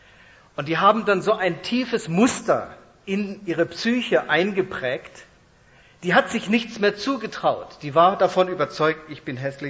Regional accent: Germany; Ich habe Amerikaner beobachtet und wenn die über sich selbst gesprochen haben, da habe ich als Deutscher eine Gänsehaut gekriegt.

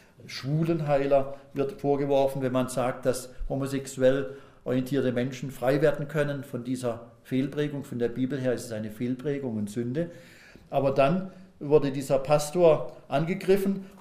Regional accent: Baden-Württemberg, Germany; ich bin ja selber auch Badener von Haus aus

